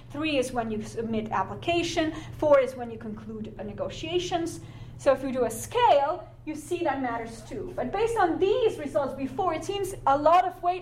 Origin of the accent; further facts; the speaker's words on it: Slovenia; even in, you know, my home country, Slovenia